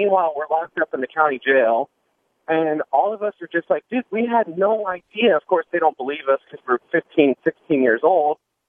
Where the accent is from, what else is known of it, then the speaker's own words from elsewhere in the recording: Kansas, United States; I grew up out in Kansas, so we would throw pretty crazy country parties